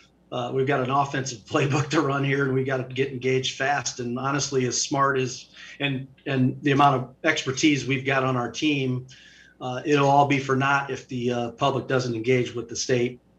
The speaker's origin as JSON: {"language": "English", "town": "Quad Cities", "country": "United States", "tie": "born or raised there", "said": "I'm from the Quad Cities. I grew up there, have all kinds of friends there, do some business up there. Parents live there. Brother lives there."}